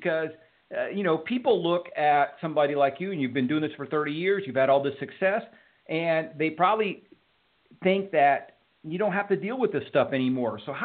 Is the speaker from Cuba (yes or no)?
yes; Cuba; we came from Cuba, and you know, very similar. My parents were entrepreneurs